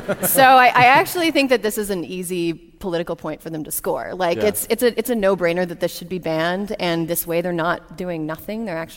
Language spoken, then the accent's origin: English; Frederick, Wisconsin, United States; Yeah, I'm from Wisconsin. What's the town? I'm from a town called Frederick.